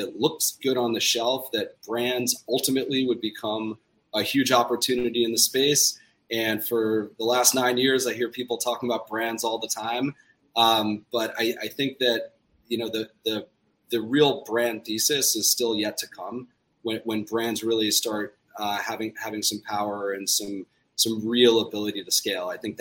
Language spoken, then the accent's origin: English; New Jersey, United States; I'm from New Jersey. My partners are from New York.